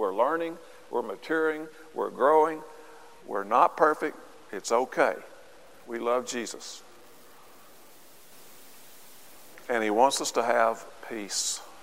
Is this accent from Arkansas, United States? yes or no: yes; Arkansas, United States; There was no phrase when I was growing up in Arkansas.